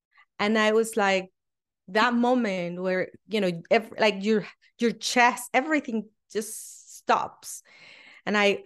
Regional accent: Venezuela; English is a second language; moved away as an adult; now in United States; And I am originally from Venezuela, and I moved to the United States in 2005.

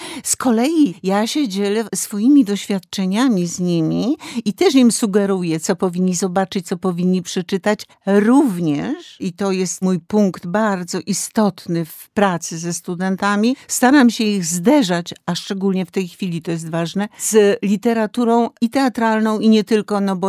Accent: Kraków, Lesser Poland, Poland; bo jestem krakowianką.

